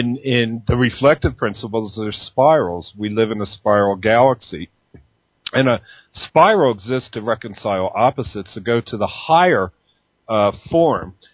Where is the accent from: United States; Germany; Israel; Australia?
United States; Philadelphia, Pennsylvania; I come from Philadelphia, and they had the Fairmount Park, and I went to the Wissahickon Woods, and I would just disappear.